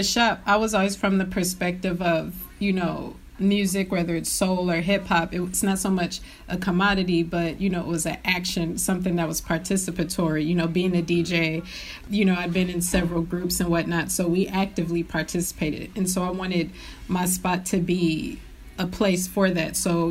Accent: Poland; I'm from Poland, you know, and like it was crazy.

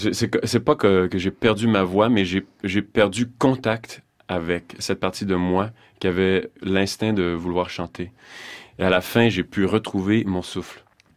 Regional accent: Canada; Je suis retourné chez nous, au Canada

